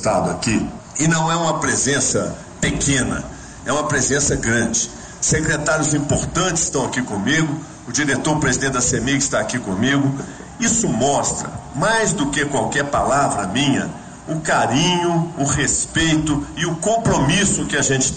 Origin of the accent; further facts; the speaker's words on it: Minas Gerais, Brazil; Nós somos mineiros, mas mais do que tudo, nós somos Minas Gerais.